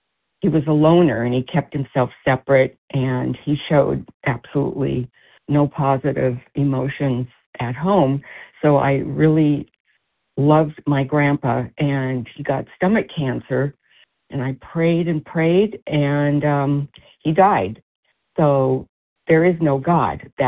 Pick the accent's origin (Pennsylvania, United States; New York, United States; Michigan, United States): Pennsylvania, United States; Philadelphia; from Philadelphia.